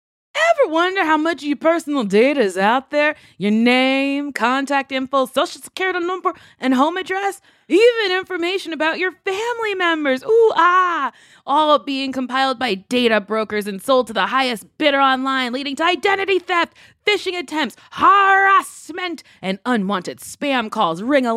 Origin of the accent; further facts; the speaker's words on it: New Jersey, United States; Originally I'm from New Jersey.